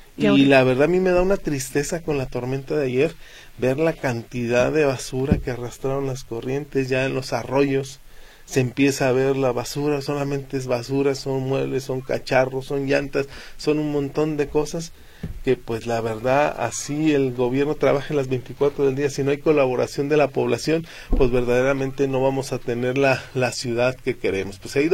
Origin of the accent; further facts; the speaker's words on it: Jalisco, Mexico; vivimos con la ley del mazo como mexicanos, no como jaliscienses, como mexicanos.